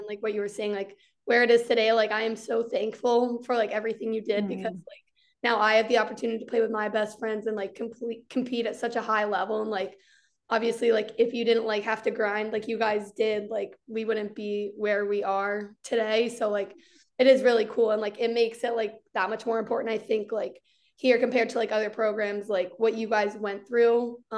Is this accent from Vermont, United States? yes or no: yes; Burlington, Vermont, United States; So I'm from Vermont, Burlington, Vermont.